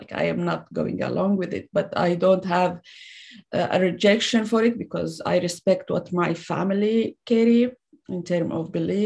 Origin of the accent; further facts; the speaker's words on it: Syria; when I say I'm from Syria, and when I say Kurdish